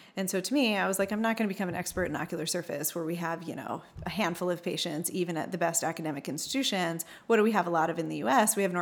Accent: Oklahoma, United States; We're a little more laid back and we're from Oklahoma and we're used to people being like really nice and really chill.

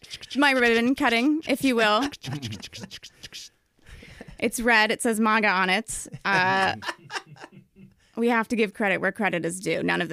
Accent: Albany, New York, United States; because I'm from Albany, I feel like kids I knew would yeah. go to the parade

